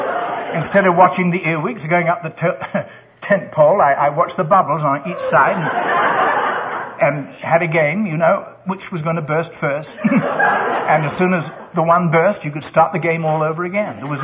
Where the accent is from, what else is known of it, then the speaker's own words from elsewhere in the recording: England, United Kingdom; born there; For one thing, I was born in England.